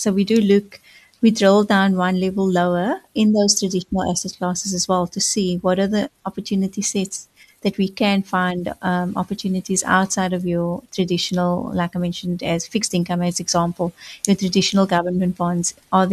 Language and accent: English; Cape Flats, Western Cape, South Africa; so I come from the Cape Flats, and I've seen how financial inclusion can change the trajectory of your life.